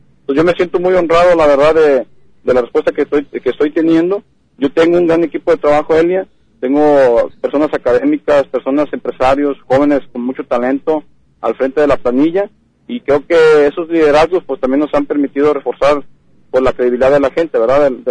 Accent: El Grullo, Jalisco, Mexico; Soy del Grullo, aquí nací, la gente me conoce

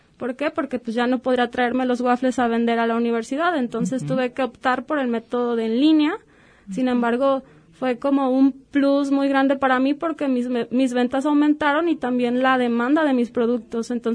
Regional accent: Casimiro Castillo, Jalisco, Mexico; comencé por una pequeña expo que hubo en mi pueblo. Yo vengo de Casimiro Castillo

